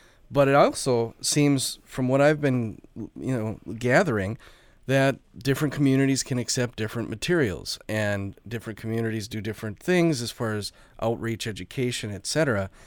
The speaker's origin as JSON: {"language": "English", "town": "Superior", "region": "Wisconsin", "country": "United States", "tie": "born or raised there", "said": "I can kind of speak to this because I grew up in Superior, and Superior for a while had a policy"}